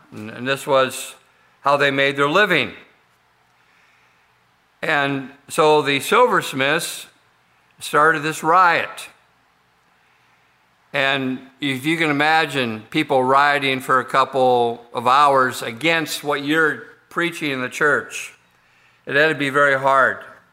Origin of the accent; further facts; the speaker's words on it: South Dakota, United States; and people found out I was from South Dakota, they would say, "Is that the place where those faces?"